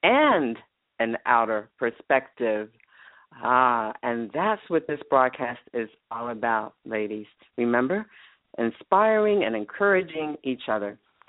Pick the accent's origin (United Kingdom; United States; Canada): United States; New Jersey; Bear with me. I'm from New Jersey.